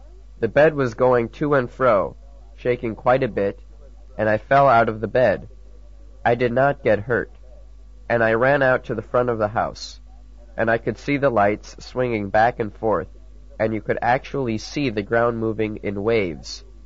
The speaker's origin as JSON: {"language": "English", "region": "California", "country": "United States", "said": "I don't surf. I come from California. I lived in Hawaii for a year."}